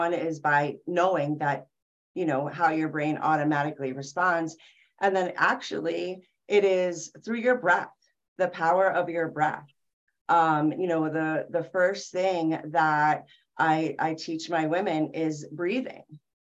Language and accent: English; New York, United States; I'm originally a New Yorker. That's how we're wired, you know.